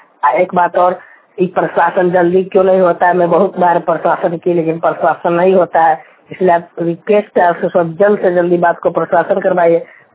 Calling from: Bihar, India; मैं बिहार मोबाइल वाणी से बोल रहे हैं। मेरा घर उतरा थाना सारगढ़, जिला मधुबनी, बिहार।

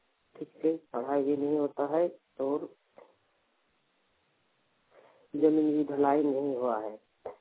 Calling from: Jharkhand, India; टोला rally बेड़ा post tag, थाना नावाडी, जिला बोकारो से बोल रहा हूँ।

